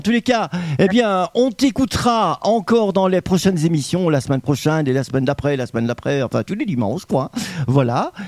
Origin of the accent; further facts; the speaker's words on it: Wallonia, Belgium; c'est les grands feux là qui se manifestent ici chez nous en Belgique.